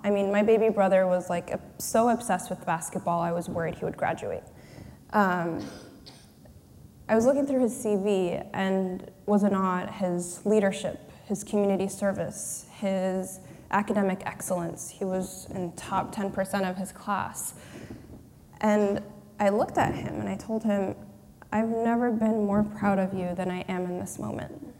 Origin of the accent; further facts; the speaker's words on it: Raleigh, North Carolina, United States; So, you know, small town, ended up growing up in Raleigh, went to school at UNC, commuted from home first year, very much a triangle person.